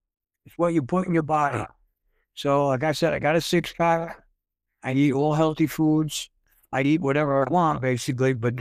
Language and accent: English; New York City, New York, United States; Okay, so I'm born and raised in New York City. Come from a tough neighborhood growing up.